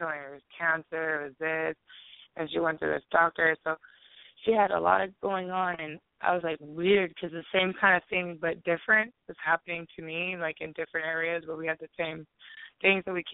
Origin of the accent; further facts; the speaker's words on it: Honolulu, Hawaii, United States; I'm from Honolulu. I was born in Waikiki. I was one of the last babies born at, when there was a hospital there.